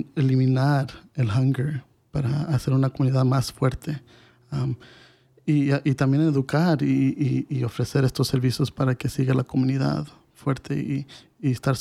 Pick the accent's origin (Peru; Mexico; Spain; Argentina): Mexico; Como mexicano a veces nosotros tenemos el orgullo y a veces no queremos recibir la ayuda